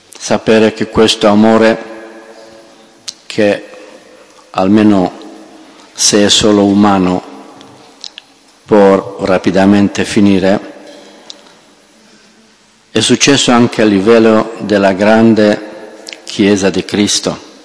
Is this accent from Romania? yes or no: yes; Romania; Italian is a second language; E così si arriva che anche in Romania, il paese da dove vengo io